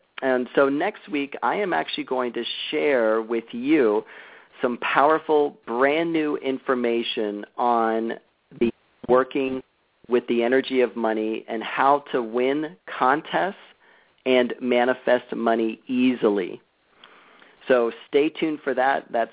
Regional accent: United States; I'm from the States, so we certainly do.

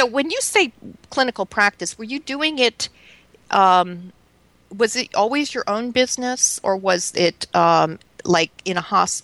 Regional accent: New England, United States; also born or lived in California; But I grew up in New England, which was much more kind of open to new things. And of course, California, I lived there for a long time

